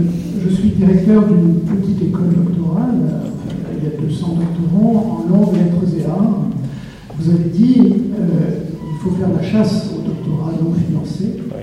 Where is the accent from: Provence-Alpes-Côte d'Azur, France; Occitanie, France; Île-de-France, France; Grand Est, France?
Provence-Alpes-Côte d'Azur, France; Marseille; bonjour, je suis de Marseille.